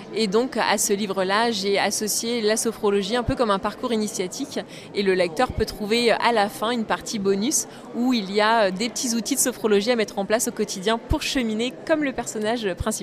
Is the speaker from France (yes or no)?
yes; Hauts-de-France, France; Alors je suis pas sur Crépy même, mais j'habite dans l'Oise, de l'autre côté de Compiègne, mais je suis de l'Oise.